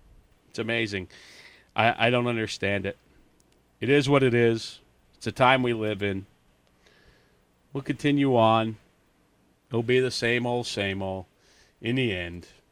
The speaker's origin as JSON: {"language": "English", "town": "Frackville", "region": "Pennsylvania", "country": "United States", "said": "I'm from Schuylkill County. I'm from Frackville. I am not a Skook."}